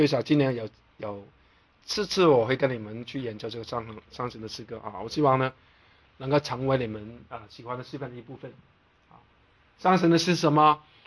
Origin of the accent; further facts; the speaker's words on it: China; 我们中国人有个东西吧，是不是个不求人呢